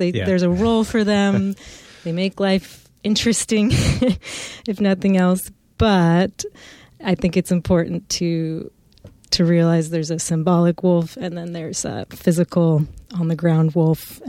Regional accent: Oregon, United States; It's beautiful. I'm from Oregon and I'd never been there before.

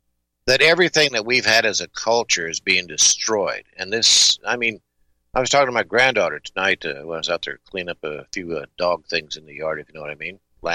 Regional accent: Nevada, United States; I live on a reservation, so they are nice, you know. I grew up in Nevada where one wore turquoise, you know.

